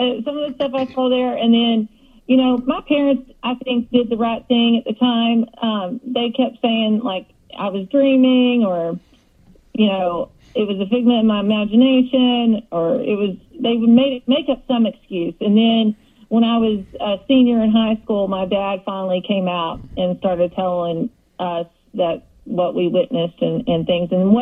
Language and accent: English; Ashland, Kentucky, United States; I'm born and raised in the Appalachian Mountains of Kentucky.